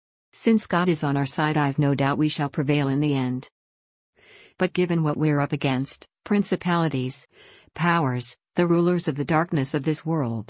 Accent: England, United Kingdom; it has been something of a disappointment to me as an Englishman to see how swiftly most of my compatriots have caved to masked tyranny

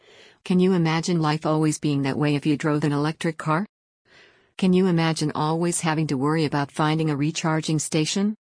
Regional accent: United States; I'm an American, I'll do what I want.

